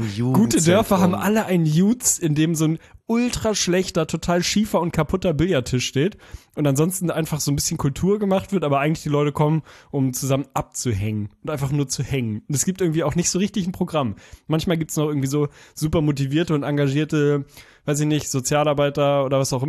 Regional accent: Lüneburg, Lower Saxony, Germany; Ich komme ja aus der Stadt, im Gegensatz zu dir. Du kommst ja aus der Nähe von Lüneburg. Ich komme ja aus Lüneburg.

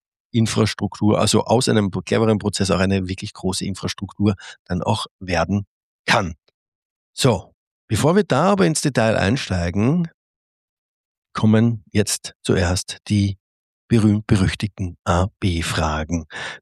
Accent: Austria; Es ist wieder mal ein Podcast in meine Heimat nach Österreich.

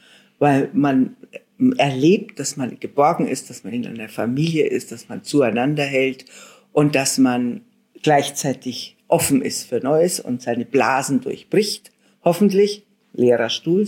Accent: Bavaria, Germany; Ich bin aus Bayern, mir ist es ganz egal.

